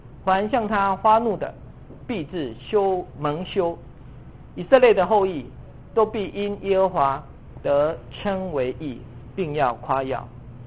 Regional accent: China; 我们中国人说我们的孩子是我们的骨肉之亲的

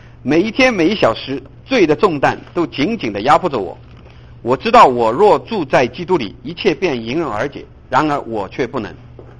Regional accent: China; 对于我们中国人来说，对于戴德森有一个非常非常深厚的感情

